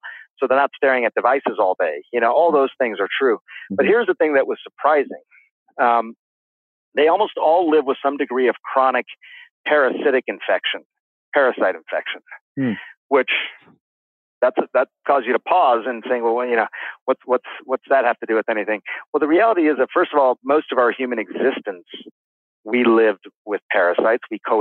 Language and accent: English; United States; you know, I'm an American doctor. I practice medicine in this system as a neurosurgeon.